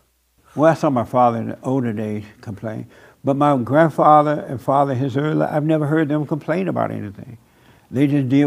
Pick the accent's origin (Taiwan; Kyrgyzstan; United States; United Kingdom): United States; Alabama; even when I saw when I moved to the city from Alabama, I saw other culture